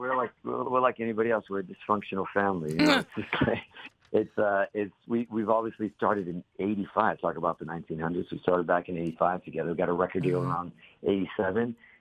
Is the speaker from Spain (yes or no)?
no; Boston, Massachusetts, United States; But we're from Boston. We're surrounding towns of Boston.